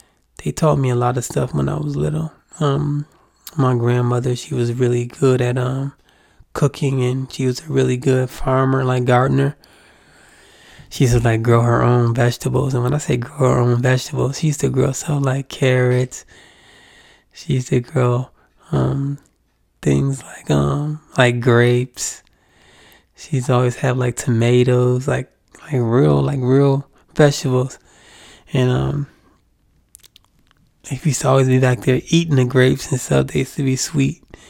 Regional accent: Buffalo, New York, United States; born there; I was born in Buffalo. So I rep Buffalo and I rep Brooklyn.

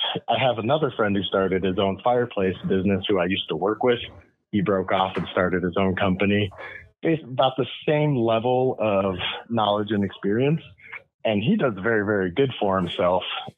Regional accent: Michigan, United States; moved away as an adult; now in Colorado, United States; We want to leave Colorado. I've been out here for 20 years. I'm originally from Michigan, but I've lived here for 20 years.

